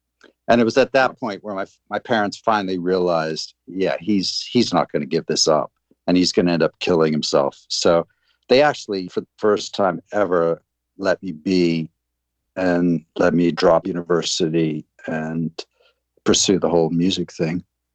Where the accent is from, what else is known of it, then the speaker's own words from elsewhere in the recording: Kensington, Maryland, United States; also born or lived in Monterey, California; now in London, United Kingdom; Even though I was born in Monterey, we moved to the outskirts of D.C. We're in a small suburban town called Kensington, funny enough, which is named after Kensington in London, which is where I ended up, ironically, many years later.